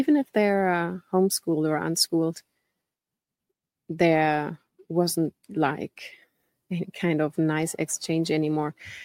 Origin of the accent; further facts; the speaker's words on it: Germany; now in Canary Islands, Spain; before we settled down in the Canary Islands, I mean, we are originally from Germany.